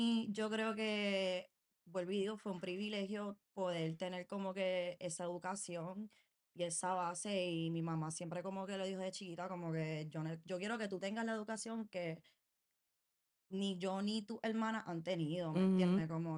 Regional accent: Carolina, Puerto Rico; moved away as an adult; now in New York, United States; Mira, yo soy nacida y criada en Carolina.

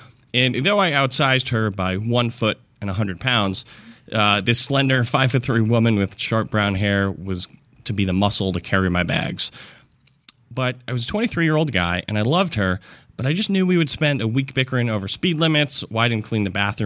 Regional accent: Albany, New York, United States; moved away as an adult; now in Los Angeles, United States; I escaped my hometown of Albany, New York, basically just for the good times and good weather of Los Angeles.

